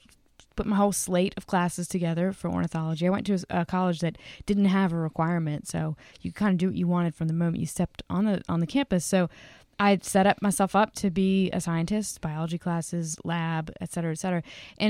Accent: Virginia, United States; moved away; So, no, I have always identified as having grown up in Virginia and have felt like that's who I am. And I'm just someone who got stuck in New England.

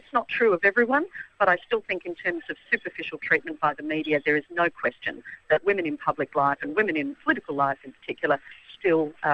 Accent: South Australia, Australia; Only my home state of South Australia is the, I think, the only one left not to have a female premier.

